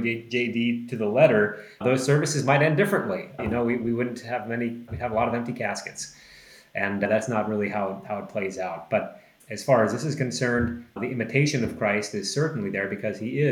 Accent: United States; But I think especially as an American, we really don't like people telling us what to do.

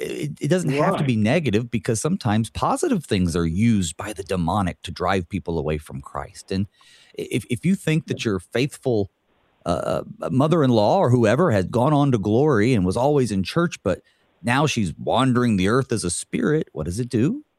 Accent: the South, United States; where I grew up in the South, this kind of stuff is still taken quite seriously.

